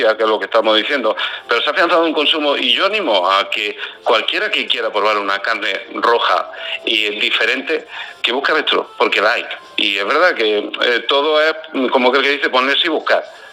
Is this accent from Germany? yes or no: no; Cuevas del Campo, Andalusia, Spain; porque en mi pueblo, en Cuadras del Campo, en Granada